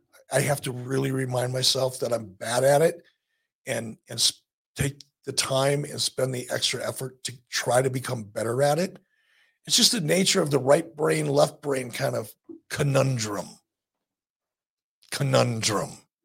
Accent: Los Angeles, California, United States; and I'm from Los Angeles.

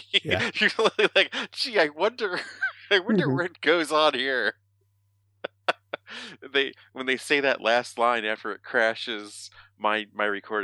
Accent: Chicago, Illinois, United States; visits my hometown of Chicago, which I wish they had stayed in longer.

